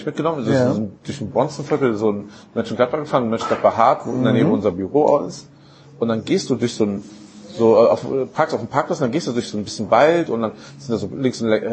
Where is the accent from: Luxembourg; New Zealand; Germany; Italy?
Italy; Und das war als Italiener ziemlich gut, ne?